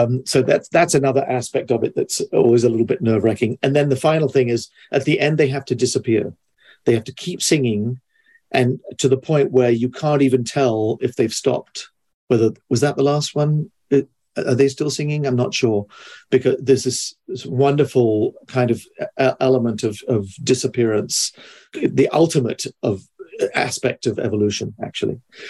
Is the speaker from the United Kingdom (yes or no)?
yes; England, United Kingdom; also born or lived in Toronto; I grew up in England. I mean, I was born in Toronto, but from the age of 5 to 19, I grew up.